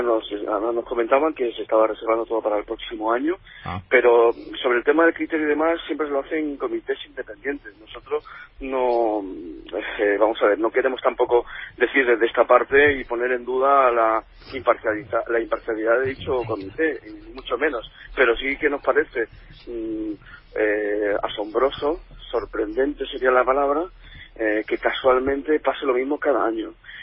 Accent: Málaga, Andalusia, Spain; En este caso somos malagueños y productoras con sede en Málaga y la provincia

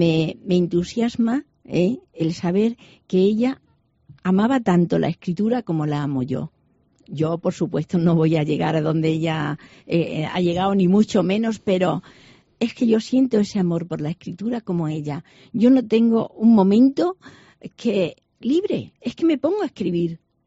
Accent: Cáceres, Extremadura, Spain; mi vida la he vivido siempre en Cáceres.

